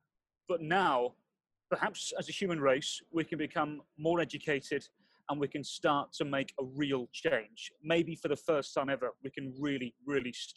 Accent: United Kingdom; I'm British

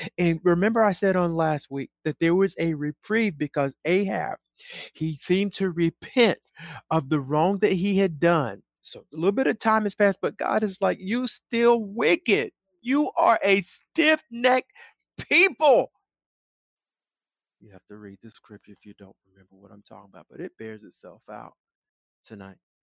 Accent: United States; But see, I'm from the West, living in this United States or divided states of America, if I'm honest.

